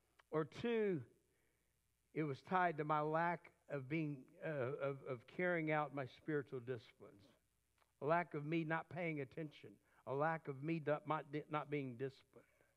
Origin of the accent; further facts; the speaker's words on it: Lake Jackson, Texas, United States; Many of you know I grew up in Texas. My dad pastored all over the state of Texas. I call Lake Jackson, Texas, home because that's where I lived 10 years, went to high school there.